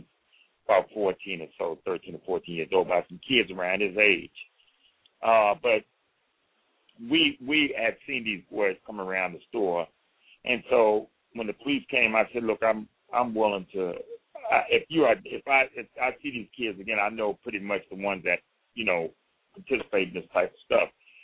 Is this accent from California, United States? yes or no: no; Washington, District of Columbia, United States; I was born here in Washington, D.C. I came up during the Civil Rights Movement, so I had an opportunity to understand a little bit of the racial tensions in America and how that affected me. Grew up in a big family, 10 of us.